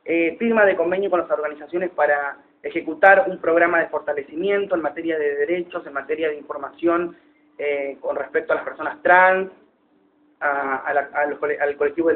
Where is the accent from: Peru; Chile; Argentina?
Argentina; yo estoy muy feliz como activista, como funcionario, como ciudadano argentino